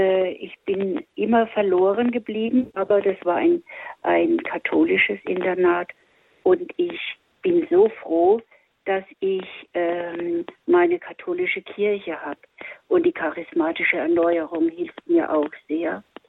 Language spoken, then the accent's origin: German; Miltenberg, Bavaria, Germany; Ich bin aus der Miltenberger Gegend übrigens